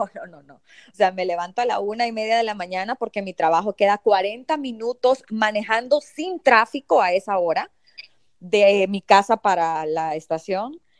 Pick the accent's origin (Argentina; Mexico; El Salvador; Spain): El Salvador; now in United States; en El Salvador, por lo menos nosotros que somos salvadoreñas